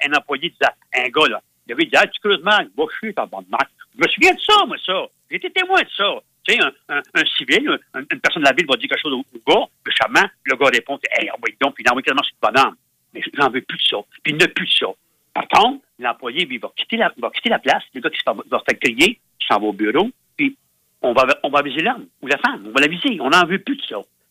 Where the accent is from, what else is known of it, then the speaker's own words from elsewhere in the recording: Quebec, Canada; Chez nous, dans la Mauricie, il y en a 4-5 qui vont peut-être laisser.